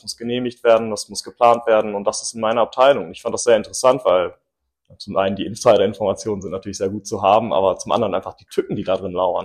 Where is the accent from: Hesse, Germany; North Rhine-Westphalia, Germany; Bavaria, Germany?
North Rhine-Westphalia, Germany; Mettmann; born there; geboren bin ich in Mettmann in Deutschland, aber meine Familie kommt aus Großbritannien.